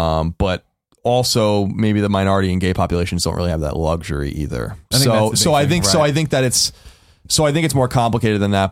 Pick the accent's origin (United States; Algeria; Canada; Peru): United States; I'm American, I'm white, I'm male, and I'm straight.